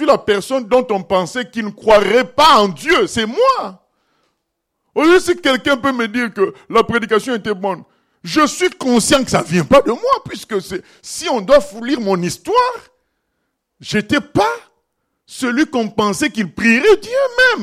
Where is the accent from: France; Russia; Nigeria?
Nigeria; Non, moi, je viens du Nigeria.